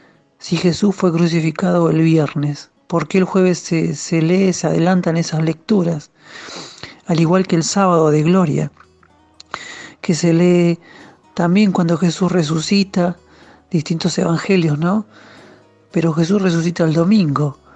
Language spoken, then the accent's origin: Spanish; Buenos Aires, Argentina; soy de Buenos Aires. Estoy escuchando la reflexión de hoy.